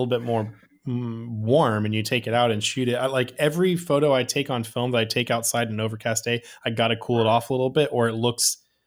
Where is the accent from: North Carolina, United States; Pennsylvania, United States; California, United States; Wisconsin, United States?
California, United States; yeah, I'm from California.